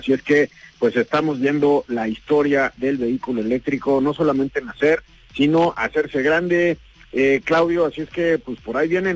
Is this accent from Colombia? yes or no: no; Mexico; tendremos que jugar como mexicanos o como plantas mexicanas